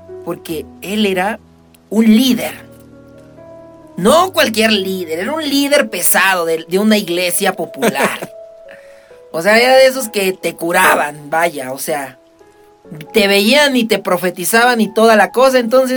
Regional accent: Veracruz, Mexico; de Veracruz, de donde yo soy, y pues es playita, y allá sí es calorcito

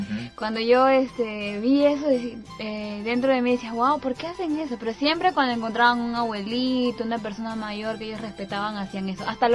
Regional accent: Peru; Bueno, soy de Perú.

